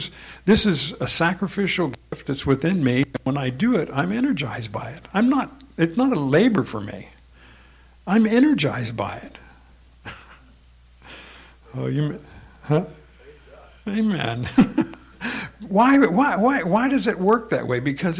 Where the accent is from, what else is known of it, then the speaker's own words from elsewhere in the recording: New York, United States; born there; Well, I was born in New York